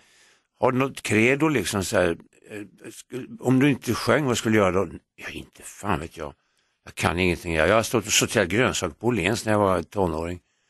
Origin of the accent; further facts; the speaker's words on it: Skellefteå, Västerbotten County, Sweden; born there; jag är född i Skellefteå